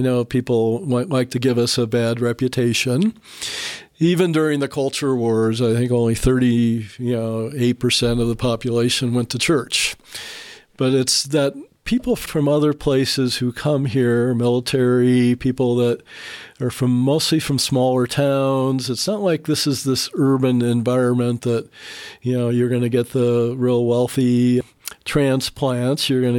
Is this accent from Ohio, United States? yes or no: yes; Akron, Ohio, United States; I came from Akron, Ohio, which was at the time tied with Tacoma, Washington for having the least number of sunny days per year.